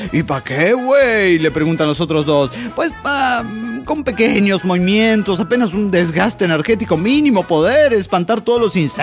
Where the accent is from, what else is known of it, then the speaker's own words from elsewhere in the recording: Monterrey, Nuevo León, Mexico; de Monterrey, Nuevo León, México.